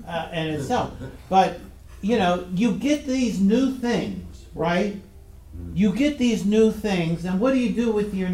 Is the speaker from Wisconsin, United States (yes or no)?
no; Maryland, United States; I grew up in Maryland on the Chesapeake Bay, and we always went fishing on an incoming tide.